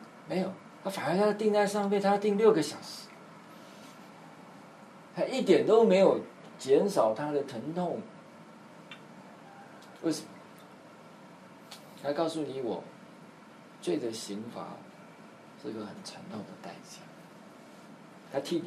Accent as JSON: {"language": "Chinese", "country": "China", "said": "我们中国人说啊，我们人死后要去见什么阎罗王啊"}